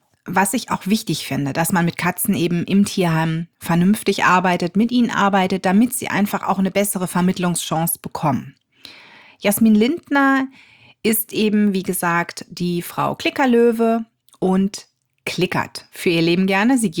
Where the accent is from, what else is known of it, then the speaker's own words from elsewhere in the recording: North Rhine-Westphalia, Germany; Ich komme aus der Nähe von Düsseldorf.